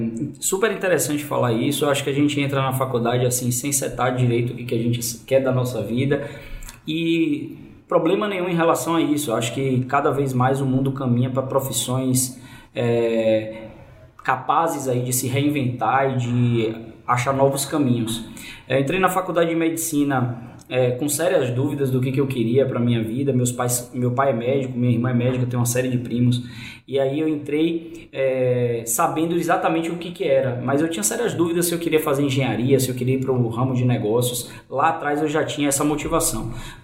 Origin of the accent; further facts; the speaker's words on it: Salvador, Bahia, Brazil; moved away as an adult; now in São Paulo, Brazil; Vim aqui para São Paulo, fiz residência na USP, lá no HC, foi uma experiência incrível, assim, do ponto de vista pessoal e profissional, assim, saí de Salvador, fiz Federal da Bahia